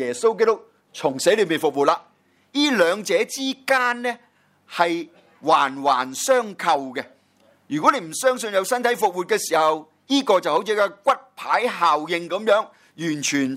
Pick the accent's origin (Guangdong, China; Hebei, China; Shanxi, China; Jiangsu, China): Guangdong, China; 我们广东人呢，就很明白这句的意思了